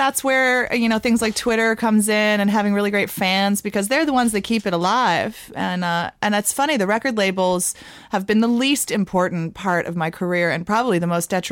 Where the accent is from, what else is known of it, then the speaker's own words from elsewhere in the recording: Brooklyn, New York, United States; I was born and raised in Brooklyn and I'm still living in Greenwich Village.